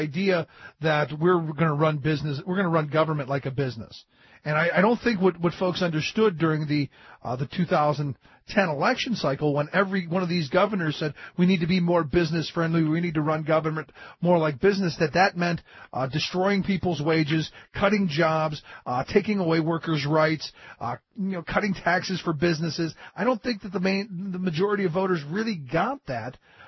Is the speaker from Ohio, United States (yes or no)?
yes; Ohio, United States; Ohio, my home state, you know, moving kind of in the same path.